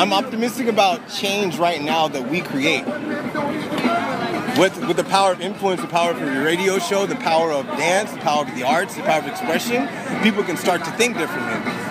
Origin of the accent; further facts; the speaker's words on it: the South, United States; I'm from the South, so I know firsthand anything that appears on TV